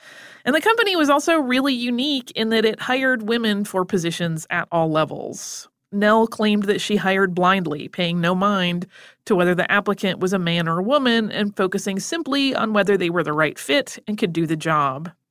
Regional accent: Cordova, Alaska, United States; now in Juneau, United States; I live in Juneau, Alaska, and I was thrilled to hear my hometown of Cordova, Alaska, name-checked in your podcast

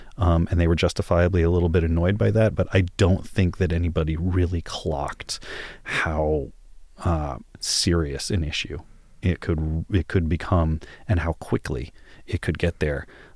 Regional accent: Texas, United States; I mean, I grew up in Texas, but I was never a Texan, you know. I wasn't born there. That means I'm not a Texan.

